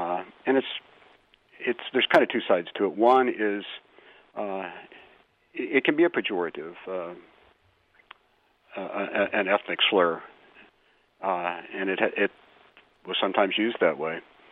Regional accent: Ponca City, Oklahoma, United States; I grew up in Oklahoma, specifically in Ponca City, Oklahoma, near the Ponca Indian Reservation

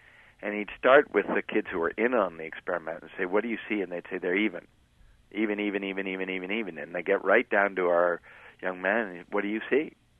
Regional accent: Massachusetts, United States; They say, where are you from? And I say, Massachusetts.

